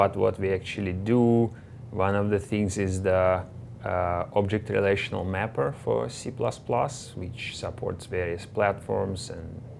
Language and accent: English; South Africa; I'm from South Africa